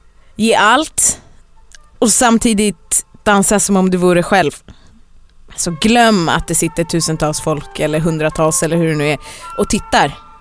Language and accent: Swedish; Stockholm, Stockholm County, Sweden; Vi är här från Stockholm, dansare som nu håller på att bli musiker.